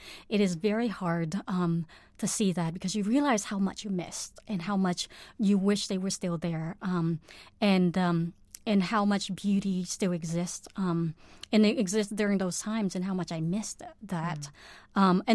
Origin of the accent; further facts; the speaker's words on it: Cambodia; I think as a child growing up in Cambodia, you live very much in your body.